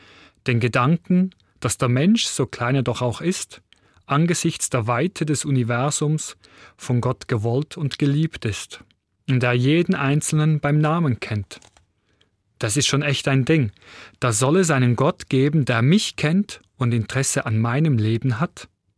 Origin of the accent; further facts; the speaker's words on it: Switzerland; Wenn ich in meiner Heimat, der Schweiz, bin